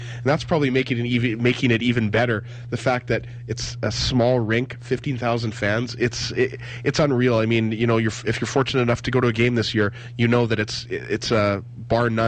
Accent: Winnipeg, Manitoba, Canada; we're from Winnipeg

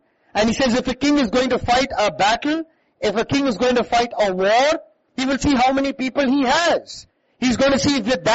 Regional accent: Dubai, United Arab Emirates; When I was 17 years old, I grew up in Dubai, one of the best cities that is there in the world.

